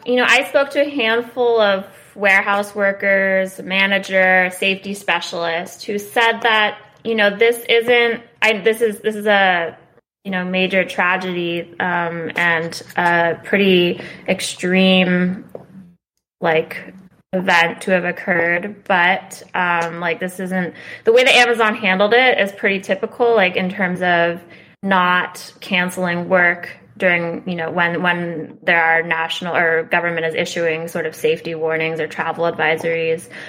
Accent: California, United States; now in New York, United States; I am from California and I live in New York, so I've never had that experience.

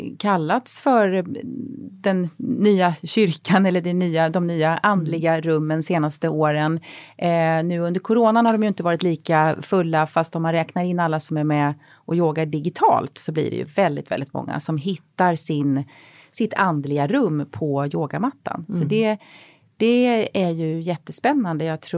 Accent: Kronoberg County, Sweden; Men sen när jag växte upp utanför Växjö på landet så skulle alla konfirmera sig.

